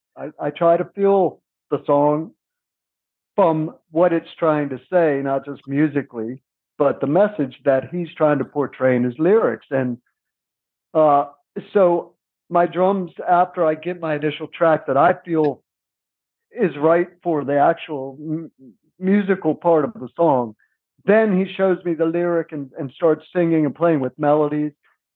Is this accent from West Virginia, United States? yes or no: yes; West Virginia, United States; I grew up on the East Coast in West Virginia, so we had